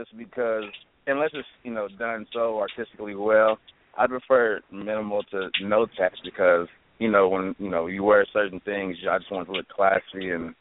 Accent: West Coast, United States; I'm from the West Coast, so I'm a … fan. You know, that's where I was raised.

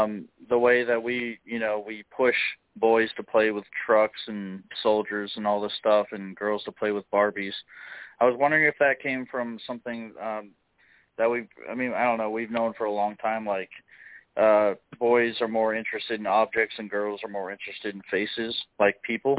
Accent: Illinois, United States; I'm from East Central Illinois.

